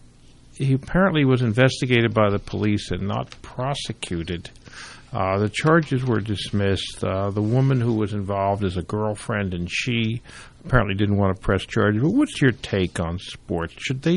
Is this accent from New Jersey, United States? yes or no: yes; New Jersey, United States; I'm here from Hunterdon County, and you're from the wilds of Wisconsin